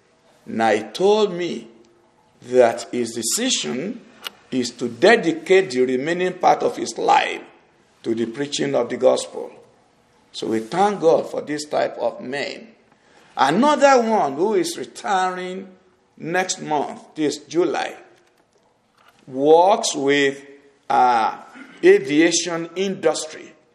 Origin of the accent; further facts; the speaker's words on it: South West, Nigeria; first language Yoruba; English is a second language; this is made worse by the fact that English is not my mother tongue. I'm a Yoruba in Nigeria, in the west of Nigeria. And we have our own accent that exacerbates our spoken English.